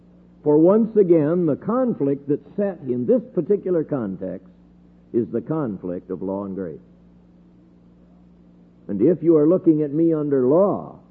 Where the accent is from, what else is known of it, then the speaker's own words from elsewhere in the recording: United States; born there; I'm not a naturalized citizen. I was born in the United States, not of naturalized citizens, but my parents were also born in the United States.